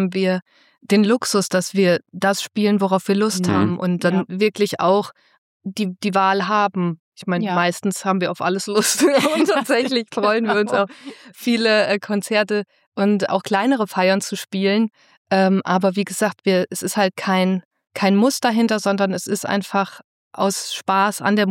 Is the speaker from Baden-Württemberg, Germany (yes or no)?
no; Fulda, Hesse, Germany; born there; Ich bin auch aus Fulda geboren worden.